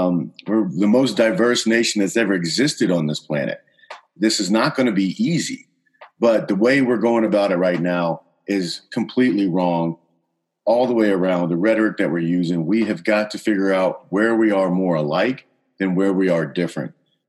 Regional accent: Savannah, Georgia, United States; So I grew up in Savannah, Georgia. So I enlisted from Savannah, Georgia, and went to Parris Island.

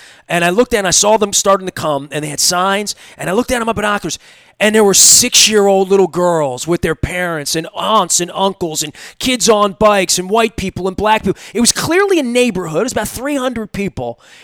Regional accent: Dundalk, Maryland, United States; You know, I'm from Dundalk, right? So, I mean, I grew up in Archie Bunker's America in the 70s.

